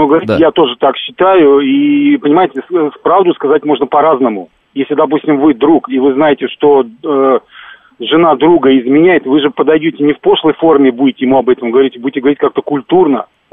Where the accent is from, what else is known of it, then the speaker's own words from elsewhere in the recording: Moscow, Russia; они знают, что я из Москвы